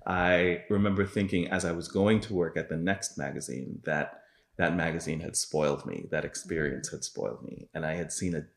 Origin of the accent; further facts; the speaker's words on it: New York, United States; I grew up in New York, and I started in publishing there, working for Time Warner.